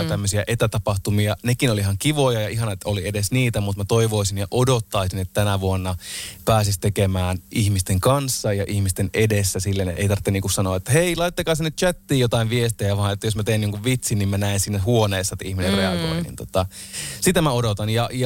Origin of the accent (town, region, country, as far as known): Oulunsalo, North Ostrobothnia, Finland; born or raised there; also born or lived in Oulu